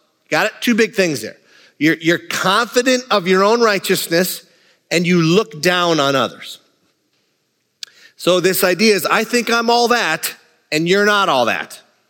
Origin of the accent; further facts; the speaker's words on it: Hibbing, Minnesota, United States; We grew up together in Hibbing.